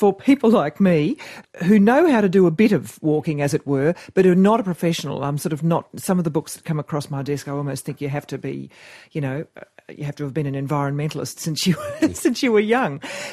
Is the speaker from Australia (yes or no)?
yes; Western Australia, Australia; Tell us about the Cape to Cape track in Western Australia, which is my home state